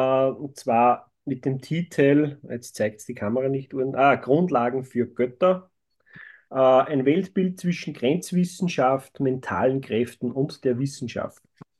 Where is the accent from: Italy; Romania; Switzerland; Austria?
Austria; Und so habe ich damals auch mit einem Studium begonnen zum psychologischen Berater und bei uns in Österreich.